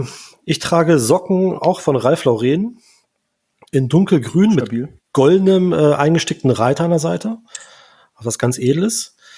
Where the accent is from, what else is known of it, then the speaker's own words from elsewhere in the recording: Braunschweig, Lower Saxony, Germany; Ja, tatsächlich, aber auch ein paar Jahre her. In meiner Heimatstadt.